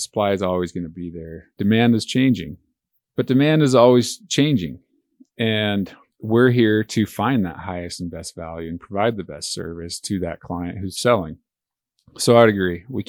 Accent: Florida, United States; The culture around me, my hometown in Florida is changing. It doesn't look the same.

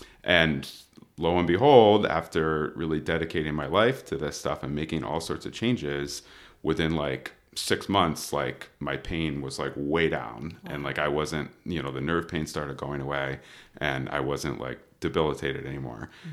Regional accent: Connecticut, United States; Cause I'm from Connecticut, but I was living in New Jersey at the time.

